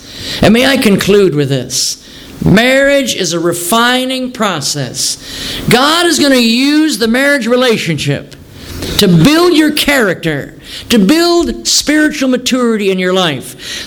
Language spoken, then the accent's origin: English; Wisconsin, United States; Well, we know how that turned out. I grew up in Wisconsin.